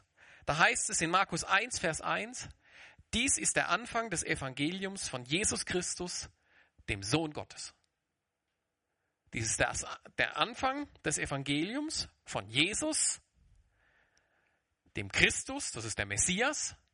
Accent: Germany; now in Switzerland; ich komme aus der Schweiz, ursprünglich aus Deutschland, aber ich lebe jetzt in der Schweiz.

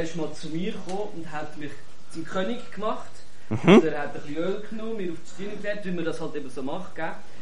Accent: Bethlehem, West Bank, Palestine; Also aufgewachsen bin ich in Bethlehem.

